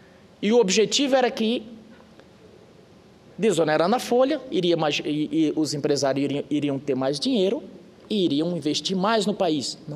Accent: Northeast Region, Brazil; e eu como nordestino

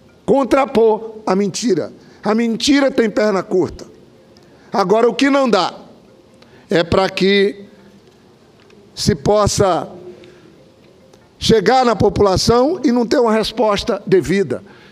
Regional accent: Acre, Brazil; porque sou acreano, porque sou usuário dessas estradas

